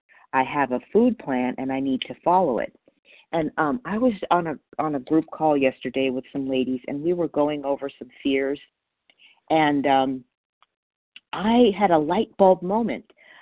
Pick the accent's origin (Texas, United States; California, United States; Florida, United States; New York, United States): California, United States; Palmdale; I'm from Los Angeles, Palmdale, California.